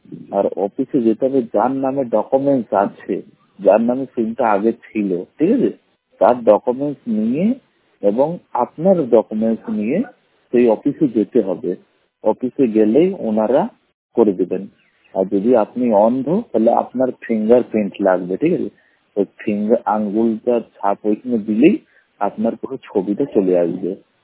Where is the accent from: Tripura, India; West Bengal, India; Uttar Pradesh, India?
Uttar Pradesh, India; Allahabad; আমার বাড়ি হলো এলাহাবাদ।